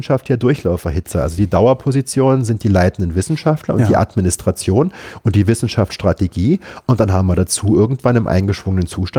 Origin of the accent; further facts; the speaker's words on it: Saarbrücken, Saarland, Germany; Ich bin in Saarbrücken groß geworden, da sind 2 Max-Planck-Institute.